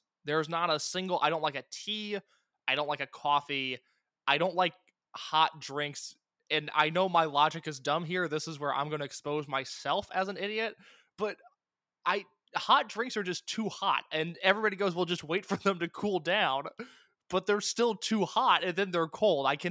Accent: Indiana, United States; Because I'm from Indiana

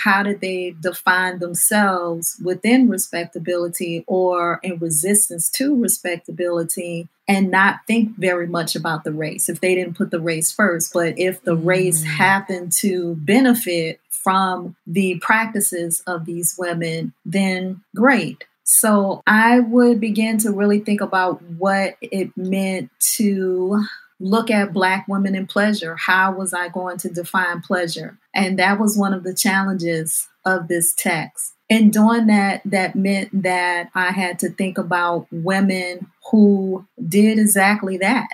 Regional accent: the South, United States; And so I'm always connected because I'm a Southern girl.

